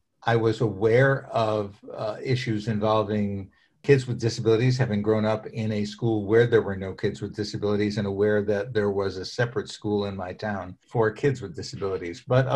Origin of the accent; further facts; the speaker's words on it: Connecticut, United States; I grew up in Connecticut, went to undergraduate school there at a place called Trinity College